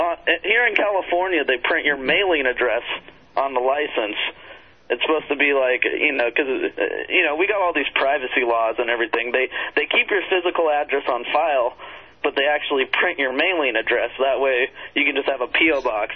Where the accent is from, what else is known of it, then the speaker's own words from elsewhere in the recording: Sweden; English is a second language; I'm from Sweden, so English is not my first language